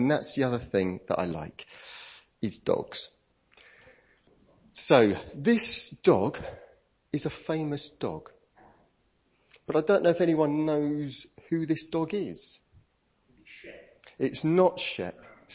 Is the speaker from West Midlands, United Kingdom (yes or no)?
no; Croydon, London, United Kingdom; now in Fleet, United Kingdom; So when people say … It's from Croydon, the home of Crystal Palace, but I'm currently living in Fleet.